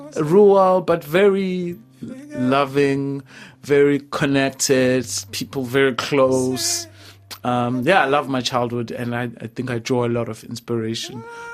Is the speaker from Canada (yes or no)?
no; South Africa; And just growing up in the South African landscape